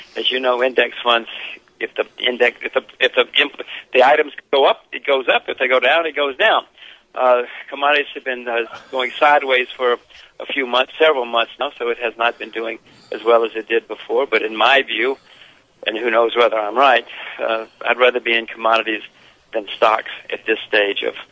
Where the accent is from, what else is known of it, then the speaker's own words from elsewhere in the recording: United States; Well, Mike, I don't like saying it since I'm an American like you